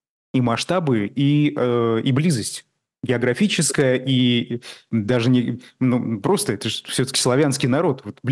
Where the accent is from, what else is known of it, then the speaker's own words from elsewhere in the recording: Ufa, Bashkortostan, Russia; выступила на днях в Уфе, в моем родном городе